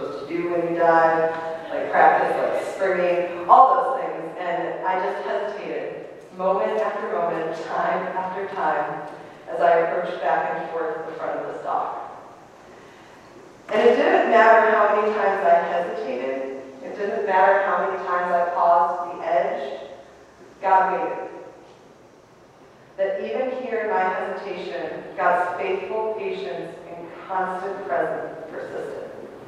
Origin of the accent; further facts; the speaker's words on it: Buffalo, New York, United States; I like water, but I think growing up in Buffalo, there's not many years of the months of summer, so you don't learn diving.